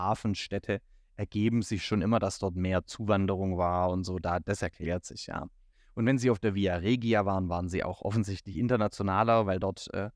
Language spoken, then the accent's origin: German; Baden-Württemberg, Germany; Ja, das weiß ich. Ich komme aus Schwaben.